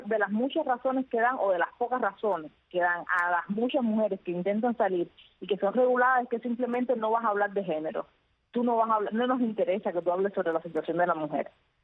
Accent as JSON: {"language": "Spanish", "country": "Cuba", "said": "esas minorías somos la sociedad cubana"}